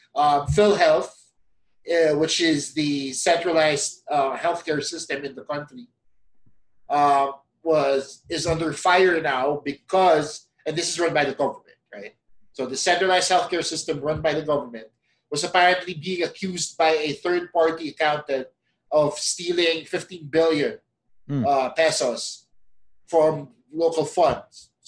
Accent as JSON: {"language": "English", "country": "Philippines", "said": "We're essentially Filipino guinea pigs."}